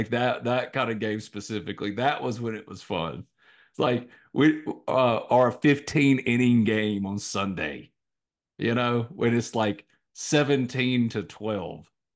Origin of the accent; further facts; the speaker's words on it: New Albany, Mississippi, United States; because he's from Amy, I'm from New Albany.